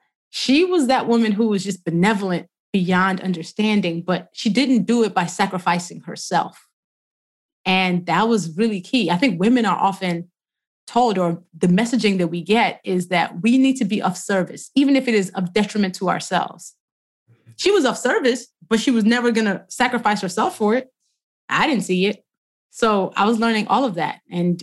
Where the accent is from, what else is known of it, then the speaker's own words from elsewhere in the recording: United States; And I think I'm proudly Nigerian American